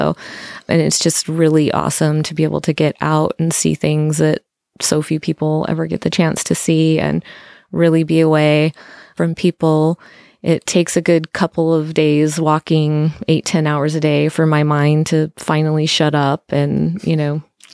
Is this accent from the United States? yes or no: yes; New Mexico, United States; We're from New Mexico. So Mexico is our neighbors, and that was a place that was quick and easy to go on a lot of our trips.